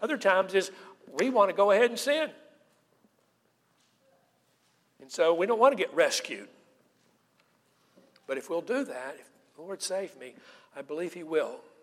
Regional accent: Knoxville, Tennessee, United States; also born or lived in Johnson City; Now, I was raised in Knoxville. My parents met at the University of Tennessee. My mother is from Knoxville.

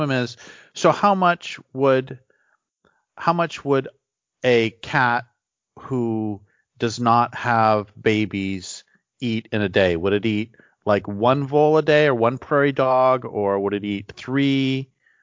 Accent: Colorado, United States; You know, honestly, okay, so when I was a kid, I grew up in Colorado, and I remember seeing a bobcat at night.

